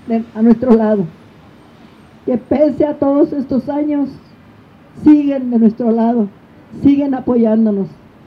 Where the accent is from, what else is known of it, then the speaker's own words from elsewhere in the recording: Mexico; todos nosotros como mexicanos